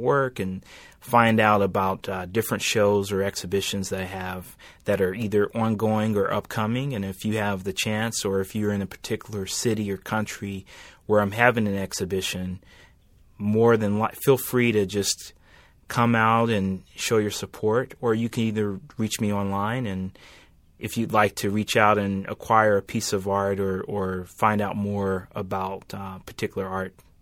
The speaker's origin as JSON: {"language": "English", "town": "Atlanta", "region": "Georgia", "country": "United States", "said": "But no, I'm actually here from Atlanta."}